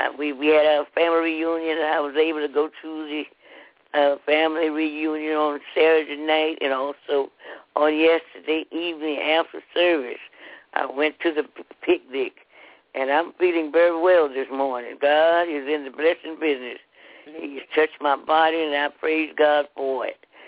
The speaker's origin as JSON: {"language": "English", "town": "Kansas City", "country": "United States", "said": "I'm from Kansas City."}